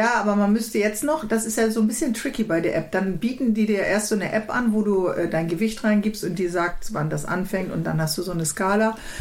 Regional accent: Northern Germany, Germany; weil es ist natürlich als Norddeutsche so eine leichte Testsituation.

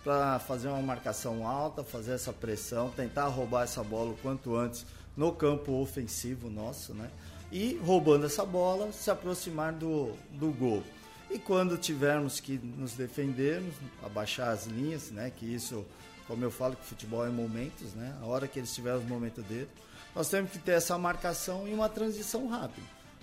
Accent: São Paulo, Brazil; Isso para mim é bom, porque eu sou de São Paulo

